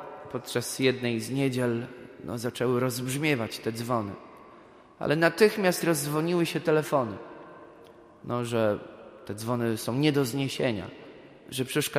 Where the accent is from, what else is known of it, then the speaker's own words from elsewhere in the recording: Wrocław, Lower Silesian Voivodeship, Poland; Ja pochodzę z centrum Wrocławia i z takiej nowej parafii.